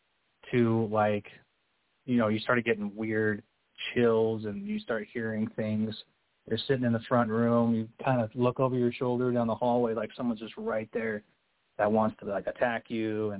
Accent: Utah, United States; I grew up here in Utah, you know, LDS and Mormon and stuff.

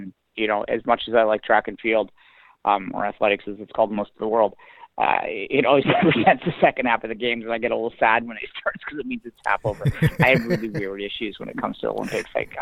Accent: Canada; That's another thing I should mention real quick is we are Canadian.

